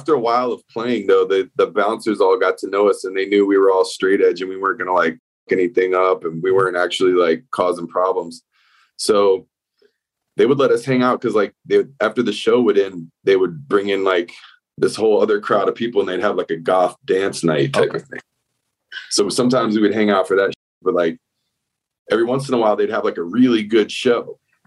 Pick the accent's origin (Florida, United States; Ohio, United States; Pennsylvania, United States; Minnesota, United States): Florida, United States; yeah, I moved here in 1998. From okay. South Florida. I grew up in South Florida.